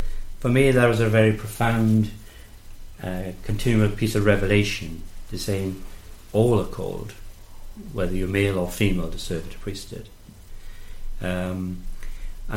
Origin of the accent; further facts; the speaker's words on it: United Kingdom; I can speak from a personal perspective when I'm speaking as a British person here